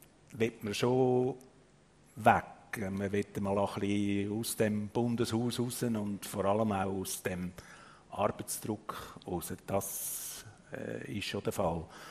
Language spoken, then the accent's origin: German; Zurich, Switzerland; now in Bern, Switzerland; Ich wohne seit dem 66 in Bern.